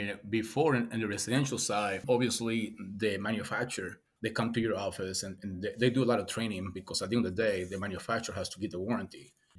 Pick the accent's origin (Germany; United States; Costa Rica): Costa Rica; I grew up in Costa Rica.